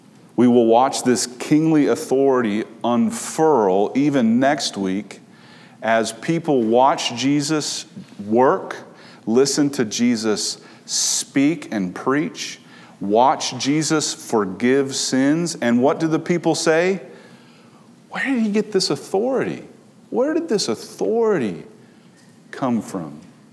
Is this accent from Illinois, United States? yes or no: no; Minnesota, United States; For example, I grew up in Minnesota, and I've been working on hiding my vowels for a long time. But it's true. I'm from Minnesota.